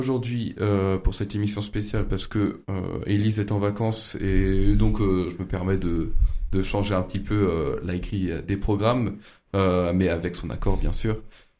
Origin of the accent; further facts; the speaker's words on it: France; On est, bah, bien, on est bien des Français.